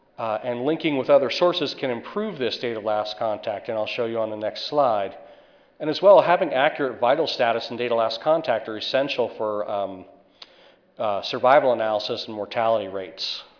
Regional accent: North Carolina, United States; and in my home state of North Carolina, Camp Lejeune, suspected carcinogenic water.

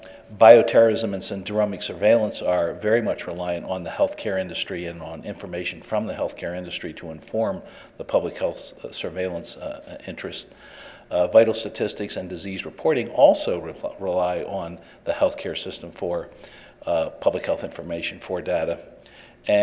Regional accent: Jacksonville, Florida, United States; In rural and North Florida, I'm from Duval County, which is Jacksonville, Florida, essentially.

